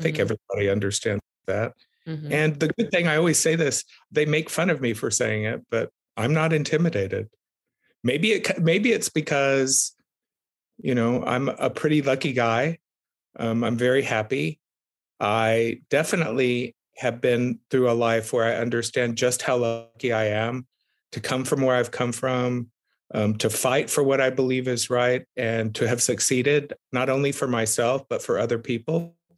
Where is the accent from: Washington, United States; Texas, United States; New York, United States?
Texas, United States; You know, definitely growing up in South Texas, the son of two activists